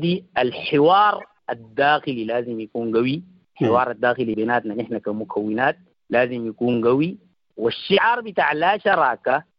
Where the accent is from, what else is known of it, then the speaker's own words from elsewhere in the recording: Sudan; نحن كشعب سوداني